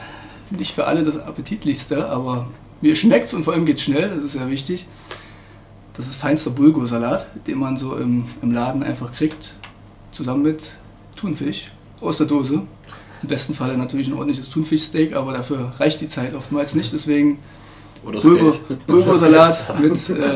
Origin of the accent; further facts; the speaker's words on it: Stolpen, Saxony, Germany; Ich komme aus Stolpen, das ist 30 Kilometer östlich von Dresden, also aus dem tiefsten Sachsen komme ich.